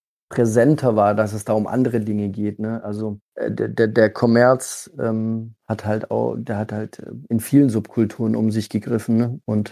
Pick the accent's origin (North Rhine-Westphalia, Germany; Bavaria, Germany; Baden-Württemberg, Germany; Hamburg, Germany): Baden-Württemberg, Germany; also born or lived in Italy; ich komme aber ursprünglich aus Italien, da habe ich meine ersten Lebensjahre verbracht mit meiner Familie, die dann irgendwann in den Großraum Stuttgart gezogen ist, weil es hier halt Arbeit gab. Ich bin so ein typisches Gastarbeiterkind, also in zweiter Generation